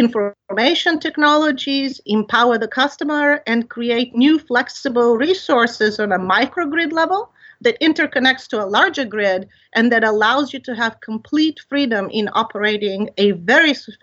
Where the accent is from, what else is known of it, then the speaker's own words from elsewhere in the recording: Tanzania; also born or lived in Eastern Europe; I grew up in East Africa, Tanzania, and traveled around the continent quite a bit.